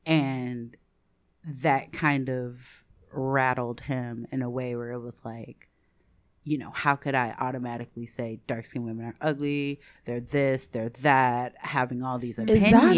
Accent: Chicago, Illinois, United States; born there; which, side note, I was born in Chicago. Ain't nothing authentic or African about my black.

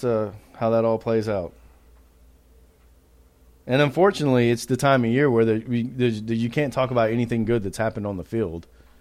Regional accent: Millersville, United States; because I grew up in Millersville, which, I mean, people are familiar with, right?

